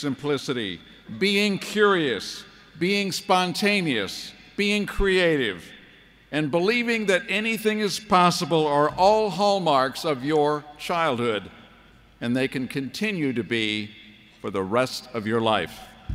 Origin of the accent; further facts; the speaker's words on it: Illinois, United States; As a schoolboy growing up in Illinois, my imagination was also captured by two giants in American history